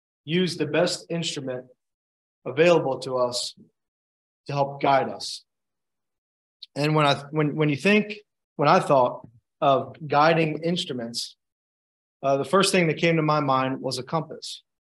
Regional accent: Baltimore, Maryland, United States; I don't even know what moss looks like because I'm from Baltimore.

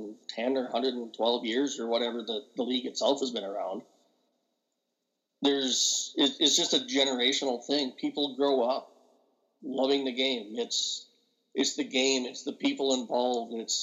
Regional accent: Canada; I mean, other than kind of just being the Canadian way, and that's what we do.

